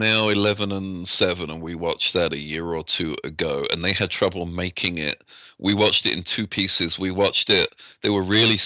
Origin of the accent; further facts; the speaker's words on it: England, United Kingdom; also being English and being married to an American wife